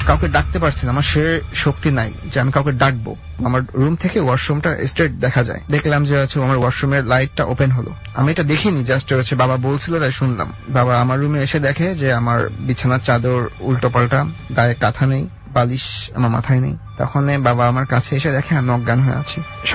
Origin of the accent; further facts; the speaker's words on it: Jessore, Khulna Division, Bangladesh; আমার home district Jessore, আর আমার গ্রামের বাড়ি হচ্ছে নরাল হারিয়ার ঘোপ।